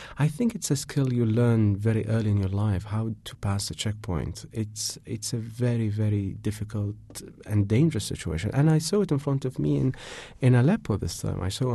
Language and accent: English; Iraq; So I was Iraqi. I grew up in Iraq all my life. I'm Iraqi. I speak the language